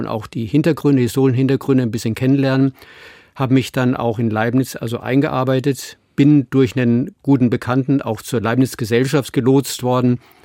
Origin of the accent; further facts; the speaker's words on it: Munich, Bavaria, Germany; Im Süden, da wo ich herkomme, aus München